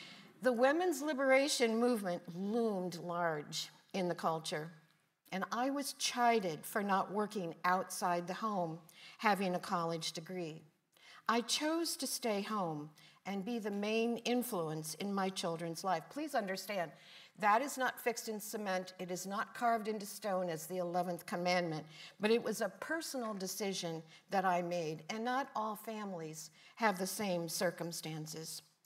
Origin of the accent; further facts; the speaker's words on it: Holland, Michigan, United States; Growing up in Holland, Michigan, at that time a predominantly Dutch immigrant community, I spent summers at my grandparents